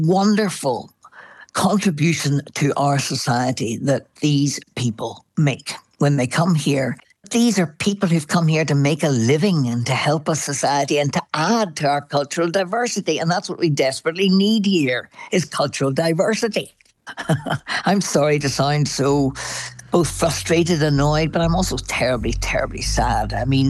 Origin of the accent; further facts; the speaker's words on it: Belfast, Northern Ireland, United Kingdom; I was born and bred in Belfast, and, you know, obviously there were the days of the Troubles that I lived through. I was a teenager when they started